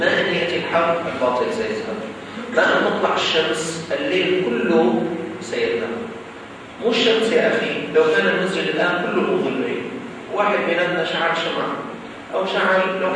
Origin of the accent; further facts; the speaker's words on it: Syria; جمعيه عندنا في الشام اسمها جمعية موجودة في سوريا طبعا اسمها جمعية السلك